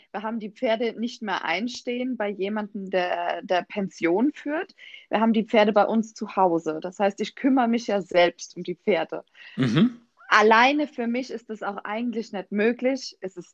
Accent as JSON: {"language": "German", "town": "Mannheim", "region": "Baden-Württemberg", "country": "Germany", "accent": "Mannheim dialect", "said": "Bezug zu Mannheim, ich glaube, das hört man ganz gut an meinem gemischten Dialekt. Also ich babbel ja schon noch monnemarisch"}